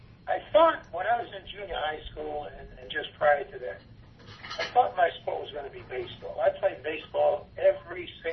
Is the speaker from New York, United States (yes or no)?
yes; New Rochelle, New York, United States; It was great. I can't really recall any negative aspects of growing up in New Rochelle.